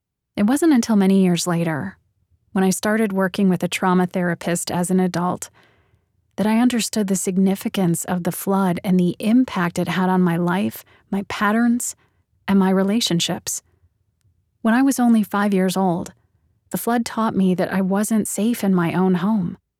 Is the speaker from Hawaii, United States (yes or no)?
yes; Kailua, Hawaii, United States; I was sitting on the roof of my family's car in my hometown of Kalua, Oahu, watching the floodwaters rise higher and higher.